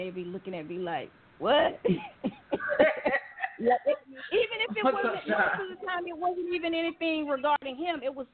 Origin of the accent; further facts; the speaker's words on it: Mississippi, United States; being that I'm from Mississippi and my husband is not from here, we don't have any family here.